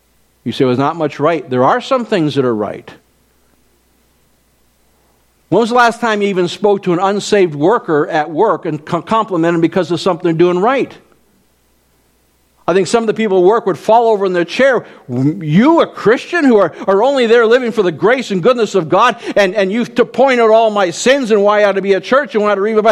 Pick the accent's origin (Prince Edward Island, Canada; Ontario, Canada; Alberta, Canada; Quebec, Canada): Ontario, Canada; Vineland; I grew up in Vineland, and so we went there